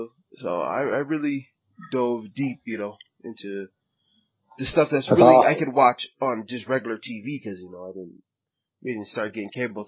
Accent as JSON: {"language": "English", "town": "Las Vegas", "region": "Nevada", "country": "United States", "tie": "born or raised there", "said": "Yeah, I started as a very young age as well. But me being born and raised in Las Vegas, we didn't get all the big stuff."}